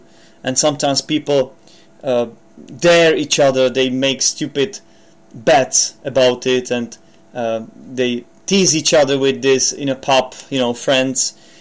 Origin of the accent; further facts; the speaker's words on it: Czechia; accent: Czech; English is a second language; I admit I'm not a native speaker. I'm from the Czech Republic, and my accent, even though I'm trying hard to have a British accent, it does from time to time resemble